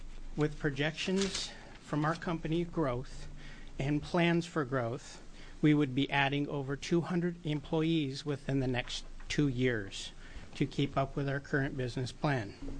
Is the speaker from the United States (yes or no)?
yes; Medford, Oregon, United States; I'm from Medford, and I work with EC Blend. We are the largest e-liquid manufacturer in Oregon.